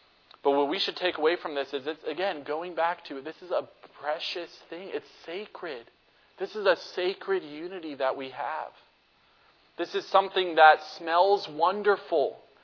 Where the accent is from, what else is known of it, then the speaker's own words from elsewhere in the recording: North Carolina, United States; You know, growing up in North Carolina, dew was a pain sometimes because it was always moist in North Carolina.